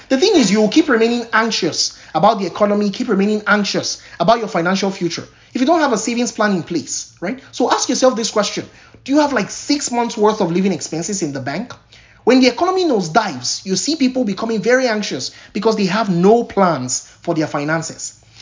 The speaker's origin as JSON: {"language": "English", "country": "Nigeria", "tie": "born or raised there", "lives_now": "United States", "said": "Versus when I was growing up in Nigeria, where like even things like water, we had to pray for."}